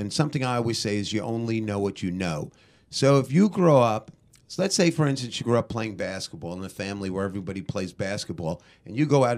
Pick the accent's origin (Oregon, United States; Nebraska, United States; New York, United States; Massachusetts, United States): New York, United States; Brooklyn; Now, when we were kids growing up in Brooklyn, my mother was so cheap.